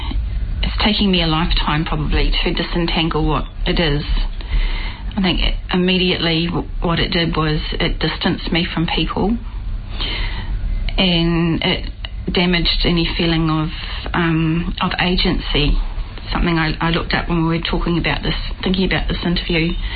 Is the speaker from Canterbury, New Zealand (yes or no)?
no; Waikato, New Zealand; I grew up in the Waikato in the 1960s, and I grew up on a farm. It was a mixed stock farm, they called in those days.